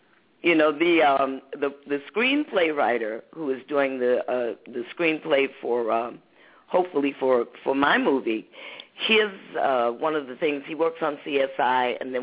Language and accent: English; Detroit, Michigan, United States; But anyway, he knew I was from Detroit, and he fell in love with the city of Detroit